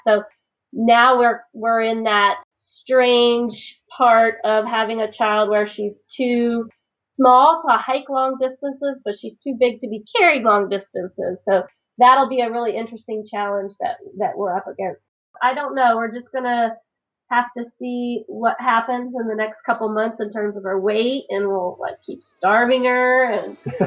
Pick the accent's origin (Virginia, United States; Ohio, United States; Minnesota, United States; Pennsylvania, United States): Virginia, United States; The Virginia remote spot. My favorite remote spot until we headed out west. my home state out on a barrier island.